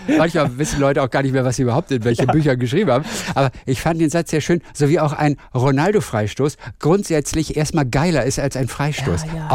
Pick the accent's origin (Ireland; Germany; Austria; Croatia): Germany; Hamburg area; Ich komme aus der Nähe von Hamburg.